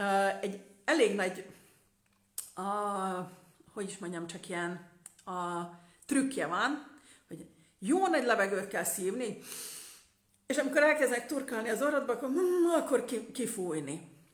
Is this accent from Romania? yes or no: no; Slovakia; felvidéki magyarként én azért nézem, hogy a felvidéki magyar pártok hogy kommunikálnak